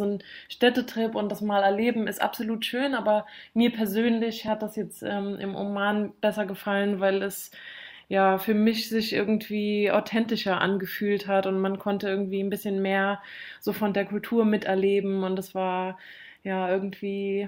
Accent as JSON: {"language": "German", "region": "Rhineland-Palatinate", "country": "Germany", "tie": "born or raised there", "said": "Also meine Heimat, jetzt Rheinland-Pfalz und die Eifel ganz besonders"}